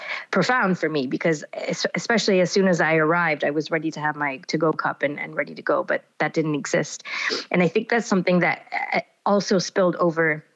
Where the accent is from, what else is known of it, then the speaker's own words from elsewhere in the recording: United States; And then it's a combination of my parents who grew up in the UK and then overlaid with a third dimension of me growing up in the US.